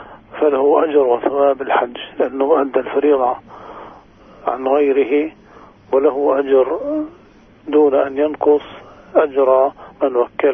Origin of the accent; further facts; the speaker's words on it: Palestine; يعني إحنا من فلسطين ما بنذبح في فلسطين